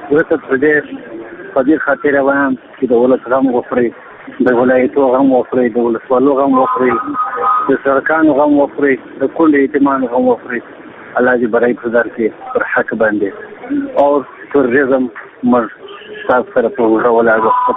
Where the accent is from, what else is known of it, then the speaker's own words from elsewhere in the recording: Afghanistan; زه د یو افغان په حیث د هر افغان دا هیله لرم چې نورې وینې مه تویوئ